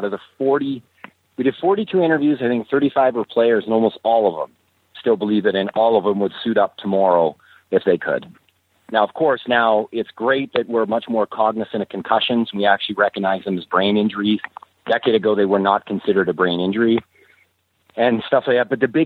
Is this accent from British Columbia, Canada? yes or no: no; Edmonton, Alberta, Canada; also born or lived in Australia / Singapore; I played hockey when I was really young, growing up in Edmonton. Then I moved overseas. I moved to Australia and Singapore